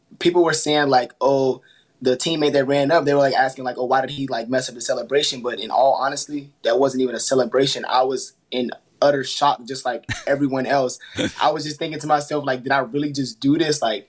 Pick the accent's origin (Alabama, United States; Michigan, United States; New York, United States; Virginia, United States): Virginia, United States; Danville; Yeah, I grew up in Danville, Virginia. I went to Dan River High School.